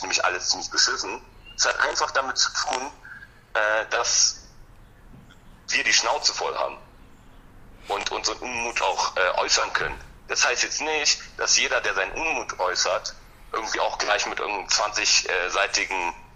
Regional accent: Berlin, Germany; Ich bin halt Berliner mit Leib und Seele

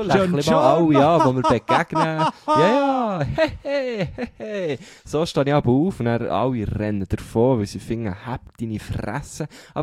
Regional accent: Switzerland; Vielleicht, weil man als Schweizer, weiss auch nicht

